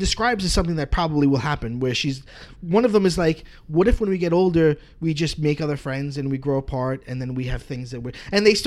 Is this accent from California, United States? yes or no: no; Staten Island, New York, United States; also born or lived in Brooklyn; I remember when I was a little kid, we moved in New York from Brooklyn to Staten Island. And I was, like, so heartbroken because, like, all my friends were there.